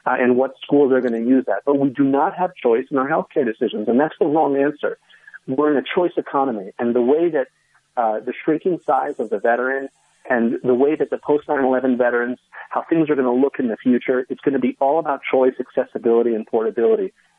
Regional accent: Florida, United States; We successfully worked here in my home state of Florida with Senator Marco Rubio

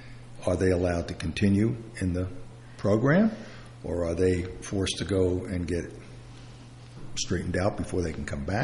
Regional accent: Brooklyn, New York, United States; I'm from Brooklyn. We don't have those words then.

